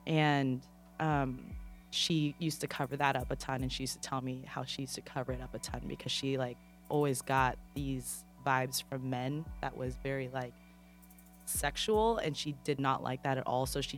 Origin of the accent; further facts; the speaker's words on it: Philippines; because we love long names in the Philippines, is where I'm from, so I'm Filipino-American.